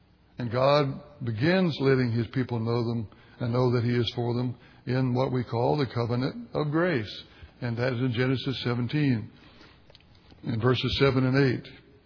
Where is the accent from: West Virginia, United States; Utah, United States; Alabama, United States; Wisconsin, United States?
West Virginia, United States; St. Albans; I saw it in an elder in the church that I grew up in St. Albans, West Virginia